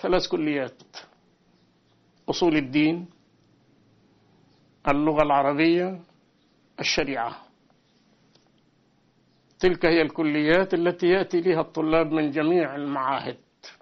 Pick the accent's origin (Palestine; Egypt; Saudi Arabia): Egypt; Upper Egypt; البلد عندي أنا هي قرية من صعيد مصر